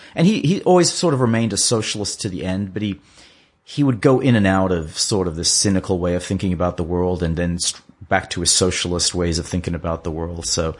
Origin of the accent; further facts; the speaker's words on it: Malta; born there; I was born in Malta.